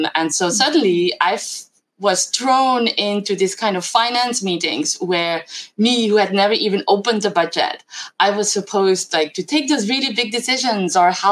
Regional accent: Belgium; So I grew up in a very tiny village in Belgium, 2,000 inhabit

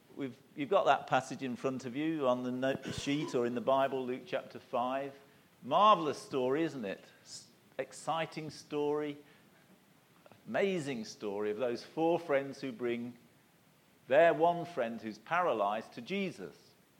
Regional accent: East Midlands, United Kingdom; I was born in Leicestershire, and I grew up in Leicestershire.

